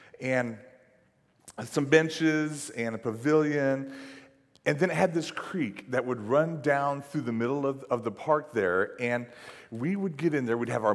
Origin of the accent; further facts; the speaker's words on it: Fort Worth, Texas, United States; Growing up in Fort Worth, Texas, my mom would take my brother and I to a place called Trinity Park.